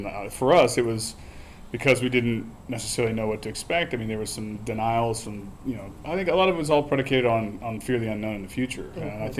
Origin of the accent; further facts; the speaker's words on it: Oklahoma, United States; also born or lived in Houston; We grew up in Oklahoma, both.